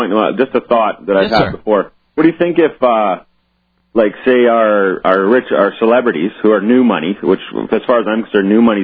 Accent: Canada; and I'm from Canada.

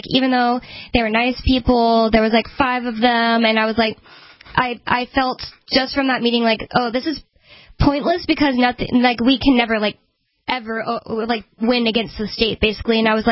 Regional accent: San Antonio, Texas, United States; Yeah, I'm from San Antonio.

